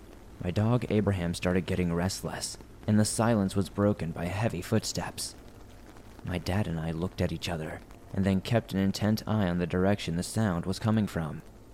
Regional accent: New England, United States; My father and I spent many an hour in the woods while growing up in New England, hunting, hiking, fishing, and camping.

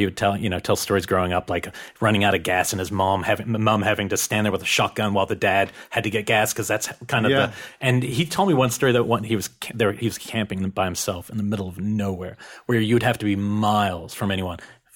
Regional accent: New Zealand; Well, I've always thought America and Australia, like, I'm from New Zealand, and our history is so much more peaceful than that of Australian American.

